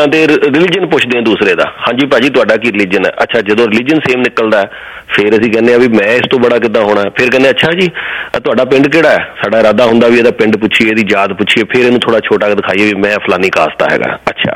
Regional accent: Jalandhar, Punjab, India; moved away; ਲੇਕਿਨ ਇਹ ਖਬਰ ਕਦੇ ਨਹੀਂ ਆਈ ਸਾਡੇ ਉੱਥੋਂ ਕਿ ਜੀ ਮਦਰਾਸ ਵਿੱਚ ਜਾਂ ਈਵਨ ਸਾਡਾ ਸ਼ਹਿਰ ਜਲੰਧਰ ਲਾ ਲਓ, ਚੰਡੀਗੜ੍ਹ ਲਾ ਲਓ

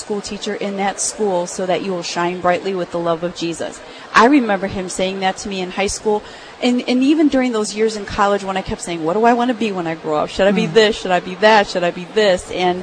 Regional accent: Chicago, Illinois, United States; I actually grew up in Chicago, Illinois, in the cold Midwest.

